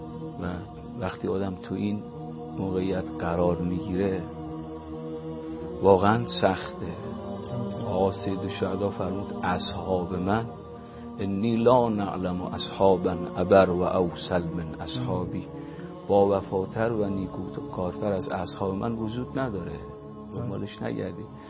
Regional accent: Qom, Iran; also born or lived in Isfahan; اصالتاً اهل اطراف اصفهان هستم، ولی بزرگ شده قم،

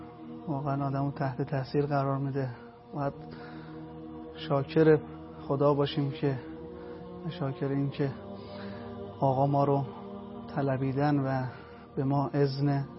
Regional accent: Qom, Iran; ساکن شهر قم و افتخار میکنیم که بچه قم هستیم

